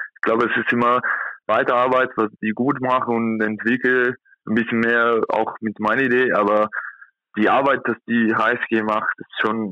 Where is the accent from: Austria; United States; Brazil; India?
Brazil; São Paulo; German is a second language; now in Germany; Ich komme aus São Paulo, das ist 12 Millionen Personen, da wohnt.